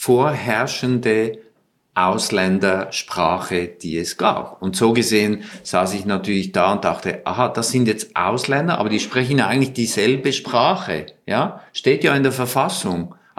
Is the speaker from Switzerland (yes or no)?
yes; Switzerland; als ich hier aufgewachsen bin als Kind in der Schule